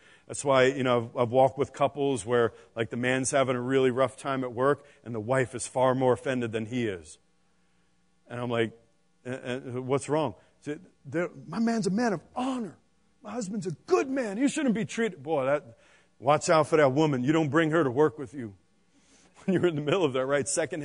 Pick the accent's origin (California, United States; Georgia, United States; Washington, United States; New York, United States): New York, United States; And I'm from New York, so that's just what it's like in there.